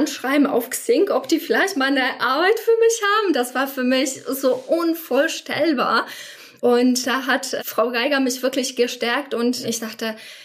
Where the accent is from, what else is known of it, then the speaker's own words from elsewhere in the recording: Poland; German is a second language; moved away as an adult; now in Germany; ich komme ursprünglich aus Polen und da muss ich immer ein bisschen weiter rausholen. Ich bin mit 18 tatsächlich nach Deutschland gekommen, ganz alleine, ohne meine Familie